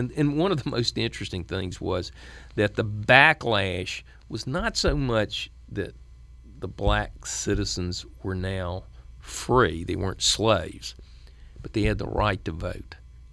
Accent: the South, United States; as a Southerner, I came away with a far better appreciation for the mindset of African Americans even today

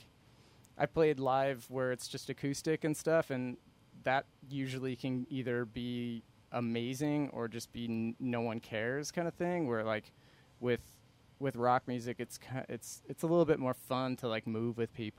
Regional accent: California, United States; also born or lived in Cincinnati, United States / Chicagoland, United States; I was born in Cincinnati, Ohio, and then my parents moved us all around until I was 6, and we lived in California. We lived there until I was 14, and then we moved to the Chicagoland area.

